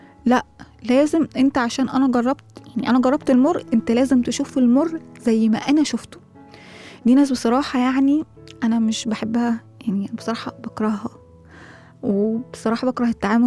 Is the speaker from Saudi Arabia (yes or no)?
no; Egypt; وهو جاي كمان ممكن بلغتنا كده كمصريين مستكتر عليك مكانتك